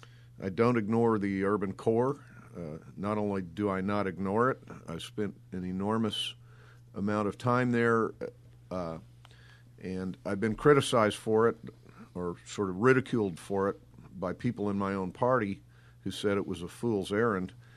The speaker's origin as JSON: {"language": "English", "town": "Cape Girardeau", "region": "Missouri", "country": "United States", "tie": "born or raised there", "said": "I first ran as a candidate in 1992 for the open state Senate seat in my home town of Cape Girardeau."}